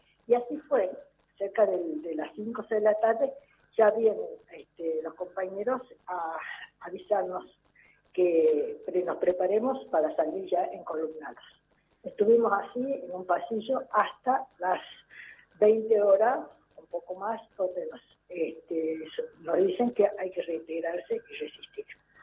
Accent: Tucumán, Argentina; Gastón Curtade, otro abogado de mi pueblo tucumano, que fue secuestrado y sigue siendo desaparecido.

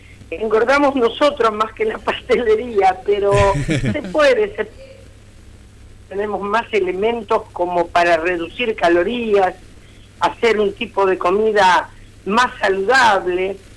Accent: Lanús, Buenos Aires Province, Argentina; Yo soy de Buenos Aires, en la ciudad de Lanús.

